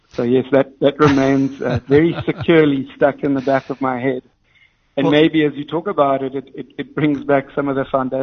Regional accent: Cape Town, Western Cape, South Africa; moved away as an adult; also born or lived in London; I actually grew up spending most of my time in the ocean, so I grew up in Cape Town. I'm a real water boy.

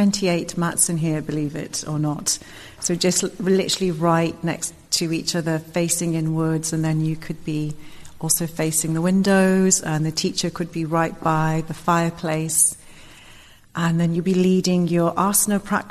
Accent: West Bromwich, West Midlands, United Kingdom; So I grew up in West Bromwich, glamorous West Bromwich. So I was born in West Bromwich, and then we moved around different areas within the West Midlands, and my parents would have first generation immigrants here.

